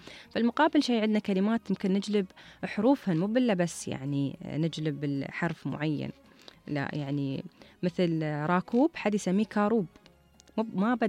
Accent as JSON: {"language": "Arabic", "country": "United Arab Emirates", "said": "احنا نرمس بس عن لهجتنا اللي نبدل ما بين الحروف المختلفة طبعا بين منطقة والثانية وبين الإمارة والثانية."}